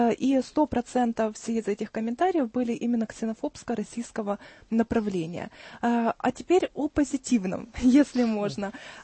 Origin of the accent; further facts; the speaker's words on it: Ukraine; я работаю в Киеве, я украинка